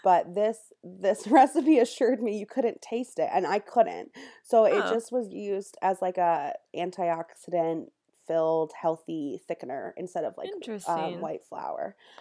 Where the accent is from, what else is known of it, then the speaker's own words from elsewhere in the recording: San Diego, California, United States; 'cause I grew up in San Diego and I don't have a lot of experience with winter, even though I've lived here since 2009.